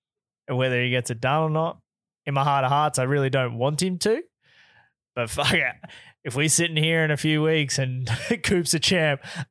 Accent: Australia; And as much as I don't want, like, as an Australian, I want … to win, right?

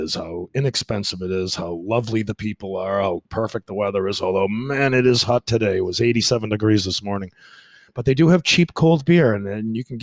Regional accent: Boston, Massachusetts, United States; moved away as an adult; like in the United States, when I'm from Boston, I could never get a girl to go out on a date

